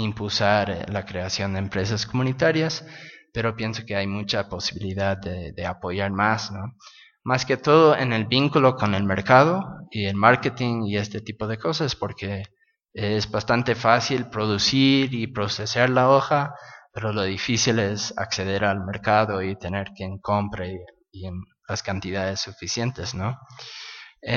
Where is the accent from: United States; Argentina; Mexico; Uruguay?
United States; Spanish is a second language; siendo pues gringo, siendo de Estados Unidos, ¿no?